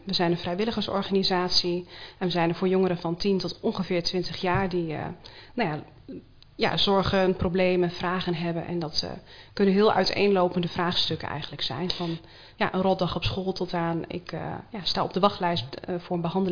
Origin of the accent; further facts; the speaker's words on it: Vriezenveen, Overijssel, Netherlands; Ik kom uit Friezeveen, ik ben 28 jaar